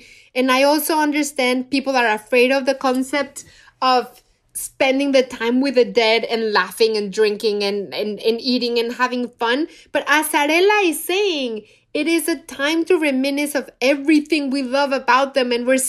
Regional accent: Mexico City, Mexico; I'm from Mexico City, born and raised there.

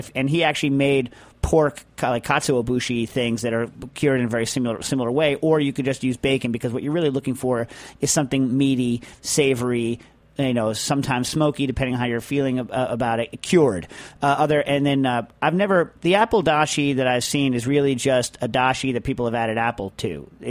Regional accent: Pennsylvania, United States; I am from Southwest Pennsylvania, and as you probably know, Scrapple is big in these parts.

